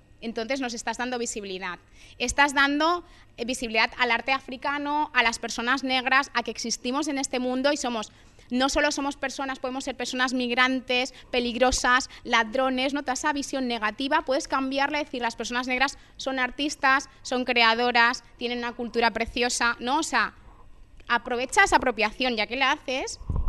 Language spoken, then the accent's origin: Spanish; Dominican Republic; now in Spain; yo soy afrocatalana, o sea, yo soy dominicana, pero me considero afro, me considero catalana